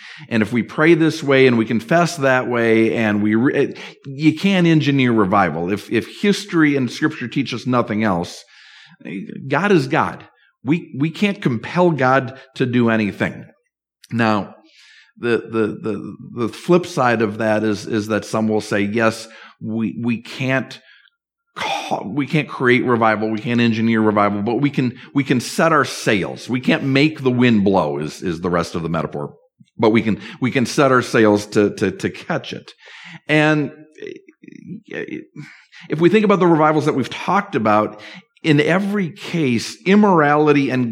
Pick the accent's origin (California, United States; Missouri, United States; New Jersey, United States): New Jersey, United States; No, because we came from New Jersey and people were quick to remind us that it wasn't just a West Coast thing.